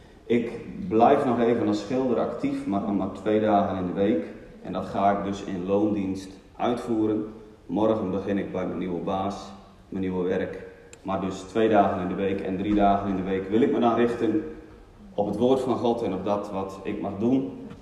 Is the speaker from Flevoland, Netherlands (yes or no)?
yes; Urk, Flevoland, Netherlands; Ik kom uit Urk. Ik kan er niks aan doen. Dat is nou eenmaal zo. Ik ben 38 jaar jong of oud.